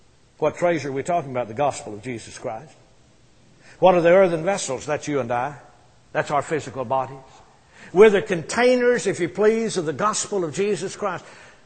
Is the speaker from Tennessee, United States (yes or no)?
no; Arkansas, United States; I grew up in Arkansas, and I lived there for most of my life.